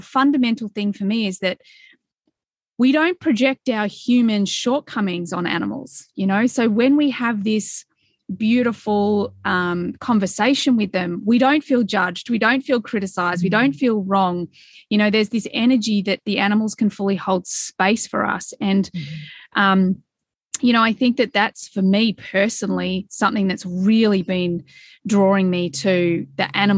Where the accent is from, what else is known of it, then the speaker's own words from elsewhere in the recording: Australia; being Australian